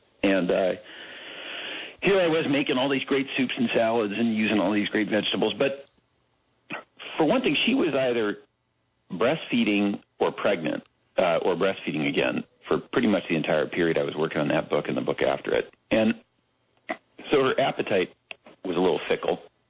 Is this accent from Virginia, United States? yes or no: no; Berkeley, California, United States; Growing up in Berkeley, where I grew up